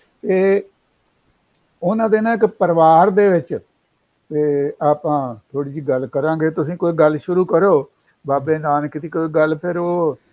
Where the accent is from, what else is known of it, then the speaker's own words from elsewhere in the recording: Punjab, India; ਅਤੇ ਮੇਰਾ ਪਿੰਡ ਜਿਹੜਾ ਉਹ ਰਹਿ ਗਿਆ ਜ਼ਿਲ੍ਹਾ ਅੰਮ੍ਰਿਤਸਰ ਦੇ ਵਿੱਚ